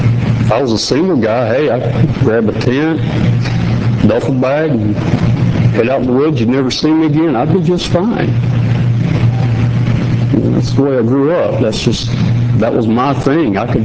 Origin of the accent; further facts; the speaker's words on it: Appalachia, United States; But originally I'm from the Appalachian Mountains.